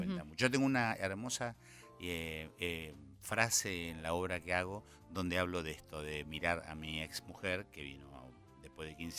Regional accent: Buenos Aires, Argentina; Y a la vuelta viví a partir de los 9 años en Camargo, entre Acevedo y Gurruchaga.

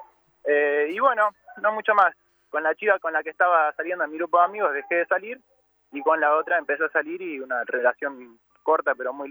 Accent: Buenos Aires, Argentina; Ahora estoy en Villaluro, pero yo soy de Liniers.

